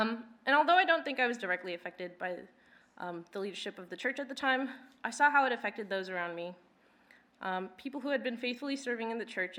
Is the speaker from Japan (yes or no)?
no; Santa Maria, California, United States; How did I end up here? Well, I grew up in Santa Maria, California, and I graduated from my community college there in the spring of 2025, because it was time for me to go to university.